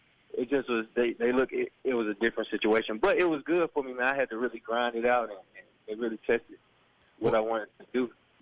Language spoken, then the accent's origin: English; Memphis, Tennessee, United States; if I tell them that I'm from Memphis and I played at the University of Memphis, they automatically bring up Coach Hardaway.